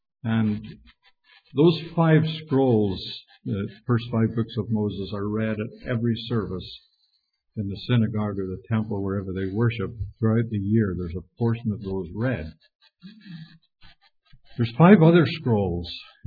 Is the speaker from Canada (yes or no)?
no; Ireland; moved away; back in 92, I was in Ireland in my hometown having gospel meetings with one of the Irish preachers over there